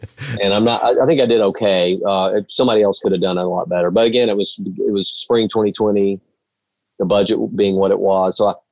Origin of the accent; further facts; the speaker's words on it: Alabama, United States; about the murder of Michael Donald, which is known as the last known lynching in America in 1981 in my hometown.